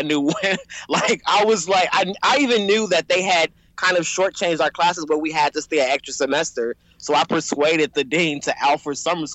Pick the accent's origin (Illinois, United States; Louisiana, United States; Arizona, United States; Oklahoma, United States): Illinois, United States; Chicago; So I started out, I'm from Chicago, born and raised, and I went to school in DC.